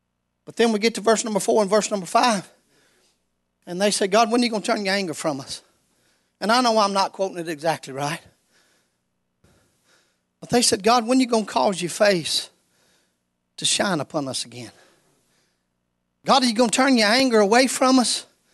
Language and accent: English; North Carolina, United States; I am from North Carolina, but I don't have a dip in my mouth.